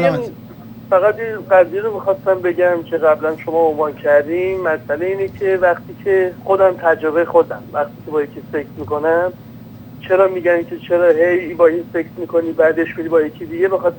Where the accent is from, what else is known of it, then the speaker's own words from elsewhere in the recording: Iran; moved away; من که خودم تازه از ایران اومدم